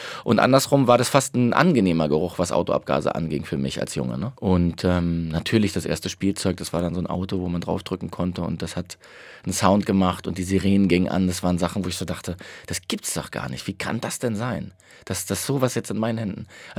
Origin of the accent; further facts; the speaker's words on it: Berlin, Germany; now in Munich, Germany; Da war ich als Berliner auf dem Fußballplatz 1860-Fan. Das habe ich aber mit dem Umzug nach München verändert.